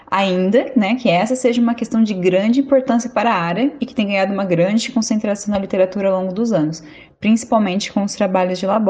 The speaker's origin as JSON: {"language": "Portuguese", "town": "Monte Azul Paulista", "region": "São Paulo", "country": "Brazil", "tie": "born or raised there", "said": "da cidade de Monte Azul Paulista, minha cidade natal"}